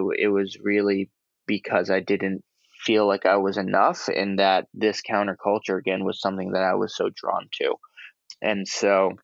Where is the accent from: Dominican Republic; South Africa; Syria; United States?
United States; New York City, New York; So I grew up here in New York City, where I am now